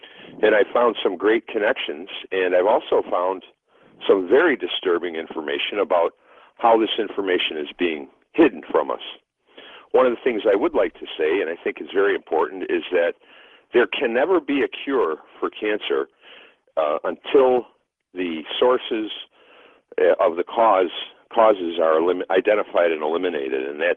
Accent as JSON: {"language": "English", "town": "Niagara Falls", "region": "New York", "country": "United States", "said": "I hail from Niagara Falls, New York, Western New York State"}